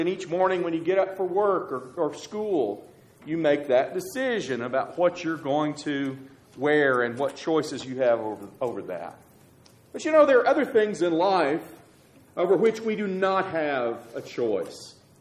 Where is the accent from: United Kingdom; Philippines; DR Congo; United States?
United States; McAlester, Oklahoma; born there; I was born in McAlester, Oklahoma, when my father was preaching in that area.